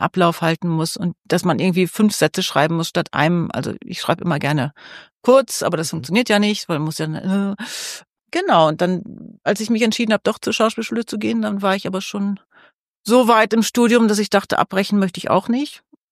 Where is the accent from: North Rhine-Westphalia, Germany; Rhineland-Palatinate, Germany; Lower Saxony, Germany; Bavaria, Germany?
Lower Saxony, Germany; Osnabrück; habe Jura studiert in Osnabrück in meiner Heimatstadt